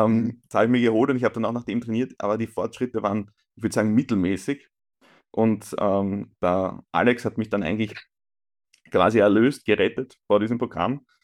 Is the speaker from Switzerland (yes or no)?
no; Austria